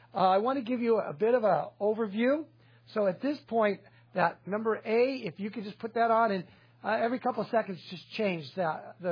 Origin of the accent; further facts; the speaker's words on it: Whittier, California, United States; born there; I was born in Whittier, California, in the LA area.